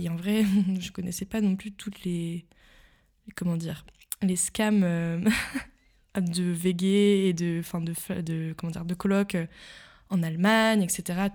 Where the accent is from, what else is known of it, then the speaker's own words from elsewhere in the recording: Paris, Île-de-France, France; moved away as an adult; also born or lived in Bangkok; now in Berlin, Germany; française. Je viens de Paris, j'ai grandi et vécu quasiment toute ma vie là-bas. À part un petit passage à Bangkok pendant 6 mois et là depuis 3 ans à Berlin.